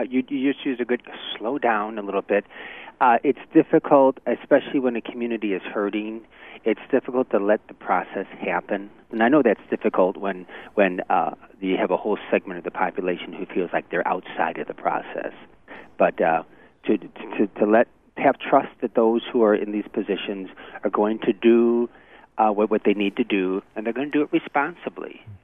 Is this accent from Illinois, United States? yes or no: no; St. Louis, Missouri, United States; I'm from St. Louis, and anybody who says it's not, I don't think they're being realistic.